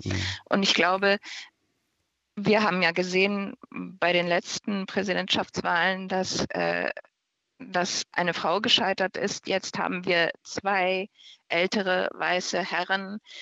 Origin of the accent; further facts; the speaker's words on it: United States; now in Germany; Ich bin US-Amerikanerin. Ich meine, ich kann das nicht leugnen. Es ist auch nicht meine alte Heimat, sondern meine Heimat schlechthin.